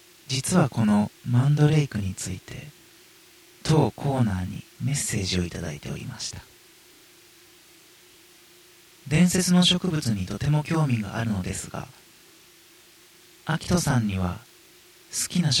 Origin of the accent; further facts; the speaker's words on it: Ibaraki, Japan; 地元茨城県にいて、とんでもないニュースが発表されました